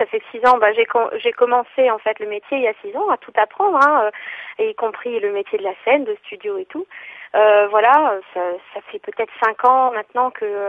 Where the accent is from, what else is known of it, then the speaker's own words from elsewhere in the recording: Grand Est, France; Moi, je suis pas alsacienne, je suis alsacienne d'adoption, je suis pas alsacienne de souche. Je suis alsacienne d'adoption dans la mesure où j'ai grandi ici, je vis ici. Mais mes origines, je suis en fait d'origine pluriculturelle. Ma famille est venue en France, mais on a du sang italien, espagnol